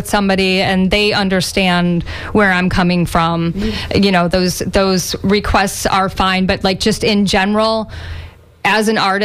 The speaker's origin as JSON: {"language": "English", "region": "Florida", "country": "United States", "tie": "born or raised there", "said": "And to us, that is growing up in Florida, knowing, you know, it's hot in the summer."}